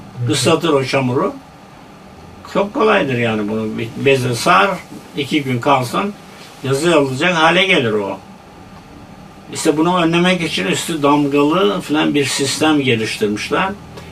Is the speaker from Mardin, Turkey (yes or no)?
no; Denizli, Turkey; born there; Hatta ben Denizli'de doğumluyum.